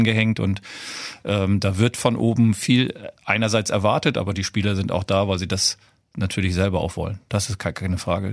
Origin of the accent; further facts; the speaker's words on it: Malente, Schleswig-Holstein, Germany; Ich bin da aufgewachsen. Also zwischen meinem 6. und 11. Lebensjahr hatte ich das Paradies mit Halle und wann ich wollte.